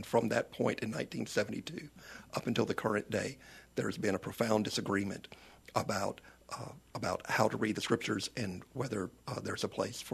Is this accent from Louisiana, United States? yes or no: yes; Ruston, Louisiana, United States; Growing up in Ruston, in rural North Louisiana, I did not knowingly know any gay person.